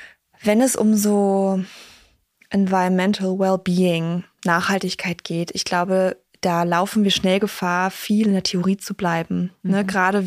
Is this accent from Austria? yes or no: no; Berlin, Germany; der Baumentscheid hier in Berlin für mehr Klimaanpassung in der Stadt, in meiner Heimat.